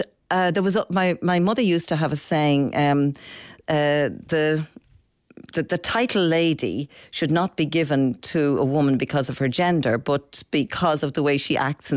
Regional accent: Dublin, Leinster, Ireland; born there; I was born in the Leinster nursing home.

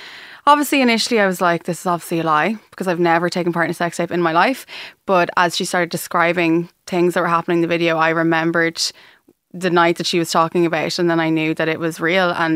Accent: Ireland

